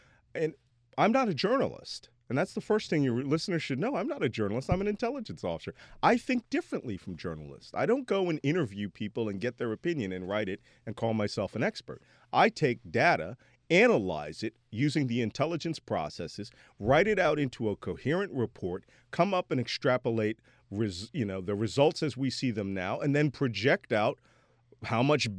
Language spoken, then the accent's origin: English; Philadelphia, Pennsylvania, United States; now in Hudson, United States; even though I live in Hudson, I am a Philadelphian by nature.